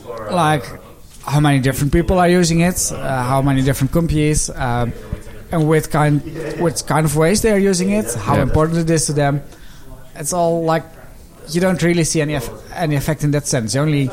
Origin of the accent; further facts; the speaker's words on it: Netherlands; I'm from the Netherlands.